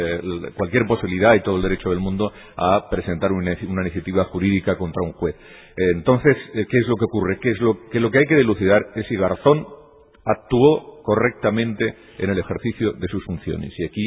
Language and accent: Spanish; Spain; muchísimo, como muchísimos españoles probablemente